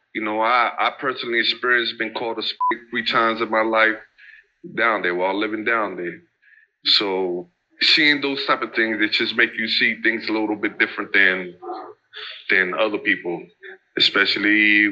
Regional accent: Humacao, Puerto Rico; born there; I was born in Puerto Rico, in Humacao, Puerto Rico.

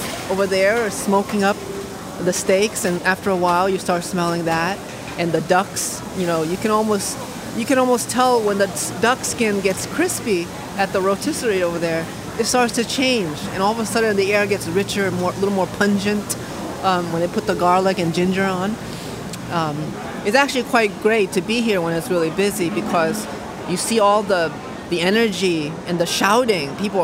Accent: Hartford, Connecticut, United States; I immigrated in 1990. I was 2 years old. And this space reminds me of my childhood, growing up in Hartford, Connecticut, living in a one-room, one-bedroom apartment with 7 of my family members who initially immigrated with me

